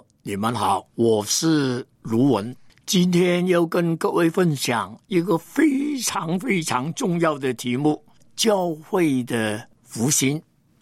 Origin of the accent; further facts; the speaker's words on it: Hong Kong; born there; 因为我是香港出生的，但是呢神给我一个中国心，虽然我那个时间连普通话都不会讲